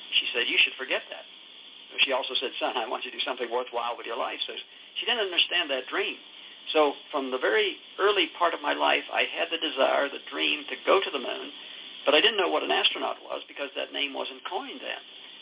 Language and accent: English; Pittsburgh, Pennsylvania, United States; Because when I was a little boy growing up in Pittsburgh, the moon had a fascination for me that I can't completely understand.